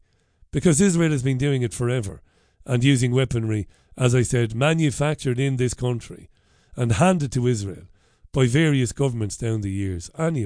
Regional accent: Waterford, County Waterford, Ireland; I grew up in Ballybeg in Waterford, and I'm very proud of Ballybeg in Waterford.

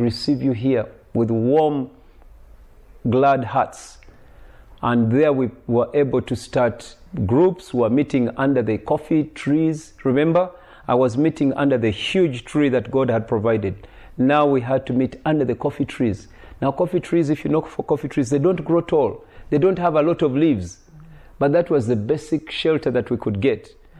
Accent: Uganda; again, and I'm from Uganda, born and raised in Uganda.

